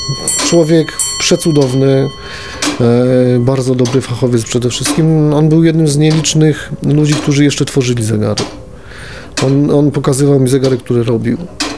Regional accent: Piotrków Trybunalski, Łódź Voivodeship, Poland; wychowałem się w Piotrkowie, tam się urodziłem. Zawsze pełno starych kamienic i pełno ciekawostek.

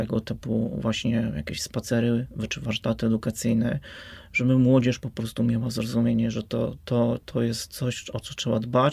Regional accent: Łódź, Łódź Voivodeship, Poland; Ja pamiętam, że też jestem bałuciarzem, wychowałem się w środowisku związanych z łódzkimi klubami sportowymi.

